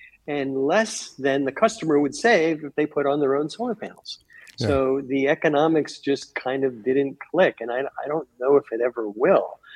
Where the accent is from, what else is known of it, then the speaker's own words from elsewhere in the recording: New Jersey, United States; I'm from New Jersey, so I knew.